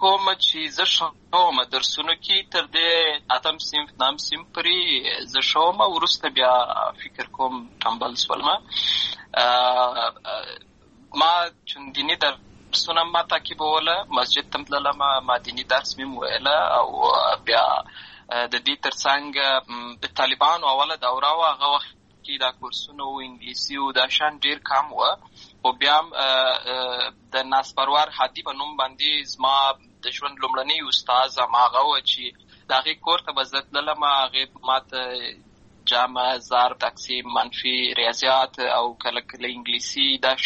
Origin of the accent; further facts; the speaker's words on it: Lashkar Gah, Helmand, Afghanistan; also born or lived in Uruzgan; زه په اصل کې د اروزګان ولایت یم، اما زه په هلمند ولایت لشکرګاه کې پیدا شوی یم. امالته لوی سوی یم، امالته مې ښوونځی لوستی ده